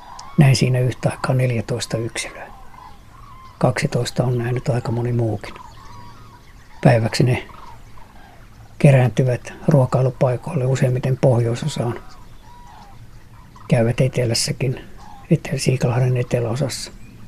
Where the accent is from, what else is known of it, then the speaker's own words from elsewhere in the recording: Lappee, South Karelia, Finland; Paajasen veljesten isä oli ainoa maanviljelijä, joka kannatti täällä suojelua silloin, kun minä tulin Lappeelta koulupoikana.